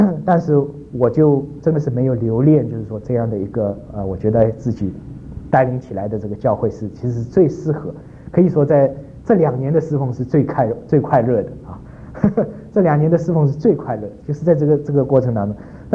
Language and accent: Chinese; China; 在那里绝大多数都是从台湾来的，我是从大陆来的啊，